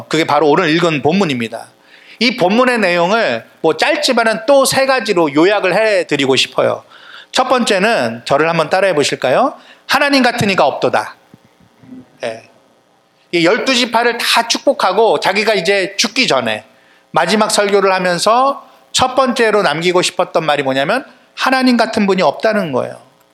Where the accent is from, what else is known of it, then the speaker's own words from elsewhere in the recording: South Korea; 제 안에 있는 정체성은 한국 사람, 한민족의 한 사람 이런 마음들이 있습니다.